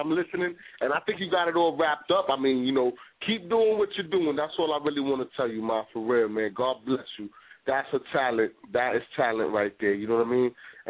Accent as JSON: {"language": "English", "town": "New York City", "region": "New York", "country": "United States", "tie": "born or raised there", "said": "being raised in Manhattan, too, you know, we're from the same place. You know, I'm from New York City, born and raised. That alone is a musical place."}